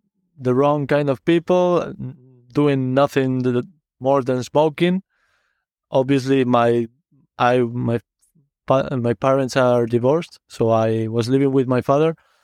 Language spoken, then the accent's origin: English; Spain; I'm from Spain. I'm living right now in Barcelona.